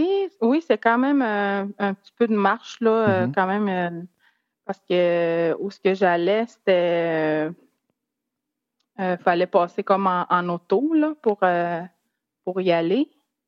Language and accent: French; Obedjiwan, Quebec, Canada; Oui, je viens d'Obidjouane.